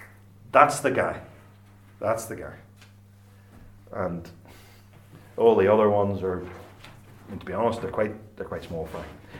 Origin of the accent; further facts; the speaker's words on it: United Kingdom; we're British